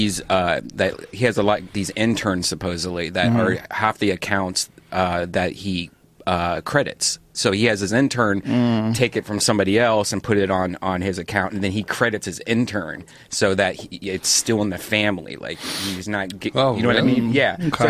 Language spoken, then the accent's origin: English; Ireland; No, I'm not. I'm Irish.